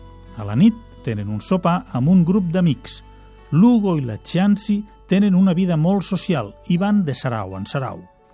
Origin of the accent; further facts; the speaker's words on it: Lleida, Catalonia, Spain; Els que som de Lleida